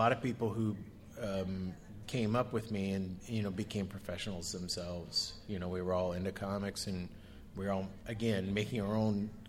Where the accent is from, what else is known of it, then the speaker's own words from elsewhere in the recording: Iowa, United States; because I'm from Iowa and I still live in Iowa.